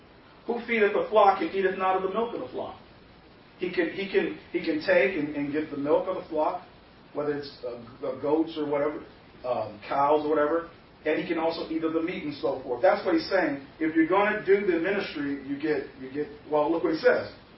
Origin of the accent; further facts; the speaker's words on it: Chicago, Illinois, United States; You know, I'm from Chicago, Illinois, and we lived in Minnesota.